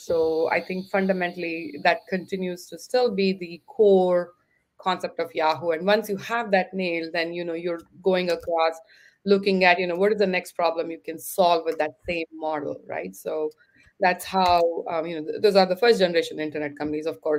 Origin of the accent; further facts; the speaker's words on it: India; moved away as an adult; now in United States; I've lived in the US more than anywhere else in the world. I'm originally from India. Grew up in India, you know, did my education in India, but came here for my master's and my business degree.